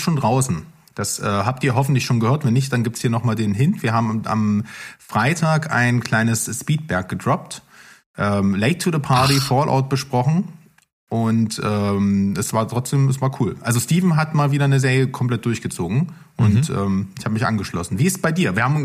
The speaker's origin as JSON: {"language": "German", "region": "East Germany", "country": "Germany", "tie": "born or raised there", "said": "wir sind im Osten groß geworden."}